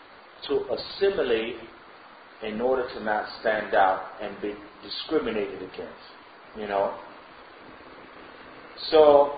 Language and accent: English; Panama; But then I tell them, "Oh yeah, I'm Panamanian."